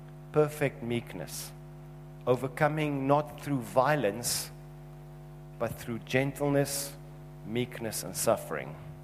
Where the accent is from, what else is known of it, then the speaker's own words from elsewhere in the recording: South Africa; And we as South African can say, amen, God.